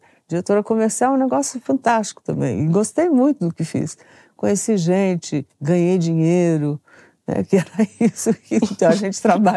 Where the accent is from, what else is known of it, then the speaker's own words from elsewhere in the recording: São Joaquim da Barra, São Paulo, Brazil; Era um time, assim, que eu via lá da minha cidade, São Joaquim da Barra, do interior